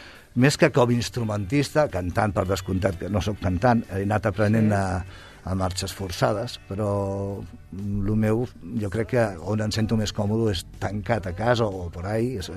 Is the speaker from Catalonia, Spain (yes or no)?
yes; Sabadell, Catalonia, Spain; now in Barcelona, Spain; jo ara visc a Barcelona, sóc de Sabadell, però visc a Barcelona